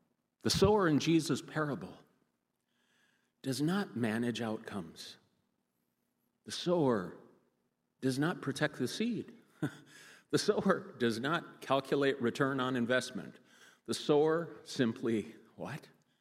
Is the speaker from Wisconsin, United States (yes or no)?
yes; Wisconsin, United States; I did a lot of that growing up in Wisconsin on my uncle's farm.